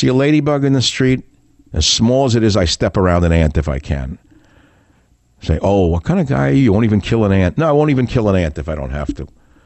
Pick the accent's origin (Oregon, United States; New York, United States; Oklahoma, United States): New York, United States; Queens; I told you before, I grew up in Queens, New York.